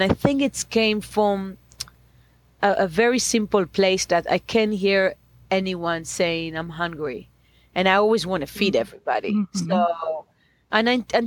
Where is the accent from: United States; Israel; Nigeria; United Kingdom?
Israel; Bnei Brak, Tel Aviv District; I grew up in Israel, very close to Tel Aviv, in a small town called Bnei Brak, for a very religious parent, Jewish, kind of orthodox. And that's mean, I was never been religious